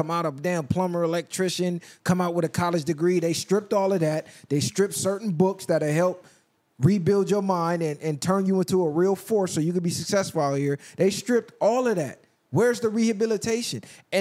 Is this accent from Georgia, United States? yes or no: yes; Atlanta, Georgia, United States; I'm raised, born and raised in Atlanta. I cannot come back for 10 years. My whole life, I hung around gang members.